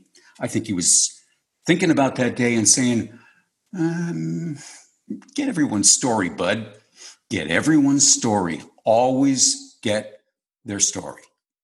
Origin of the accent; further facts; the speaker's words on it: Michigan, United States; Because I'm from Michigan.